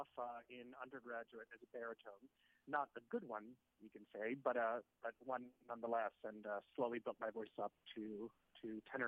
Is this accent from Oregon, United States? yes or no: no; Maryland, United States; now in Milwaukee, United States; I'm born and raised in Maryland, and so while it breaks my heart to see on TV from here in Milwaukee what everyone else is seeing